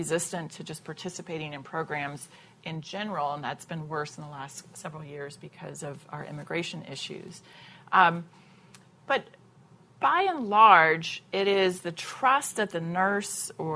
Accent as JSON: {"language": "English", "region": "the South", "country": "United States", "tie": "born or raised there", "said": "You know, I was raised as a Southerner, and, you know, you have to make sure your laundry's put away"}